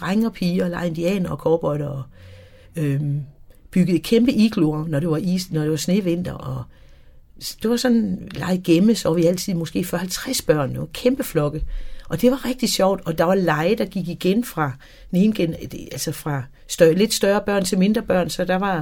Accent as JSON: {"language": "Danish", "town": "Schleswig", "region": "Schleswig-Holstein", "country": "Germany", "tie": "born or raised there", "said": "da jeg gik i skole på Slesvig i skole, der gik jeg mine første 5 år i skole"}